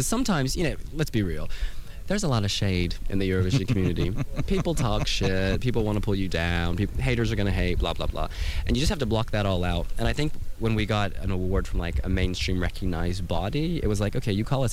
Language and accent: English; Fayetteville, Georgia, United States; So I grew up in Georgia, the state, obviously not the Republic of, in a town called Fayetteville, which is actually where Margaret Mitchell wrote Gone with the Wind.